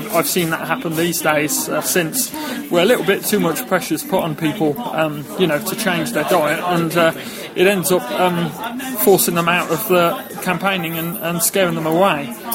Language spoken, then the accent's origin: English; Redditch, West Midlands, United Kingdom; I became aware that live exports were leaving from my hometown of Redditch